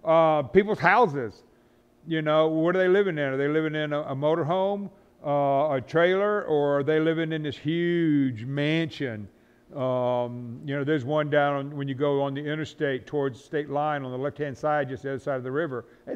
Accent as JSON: {"language": "English", "region": "the South", "country": "United States", "said": "I'm from the South, so I can talk about it."}